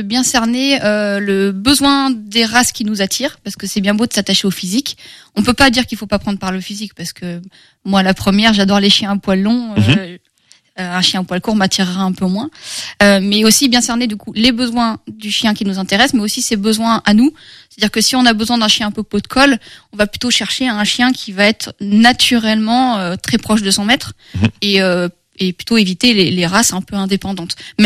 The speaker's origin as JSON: {"language": "French", "town": "Saumur", "region": "Pays de la Loire", "country": "France", "lives_now": "Angers, France", "said": "j'ai 33 ans. Je suis originaire de Saumur. J'ai déménagé sur Angers pour mes études à la fac, donc en 2010. Et du coup, j'ai jamais quitté Angers."}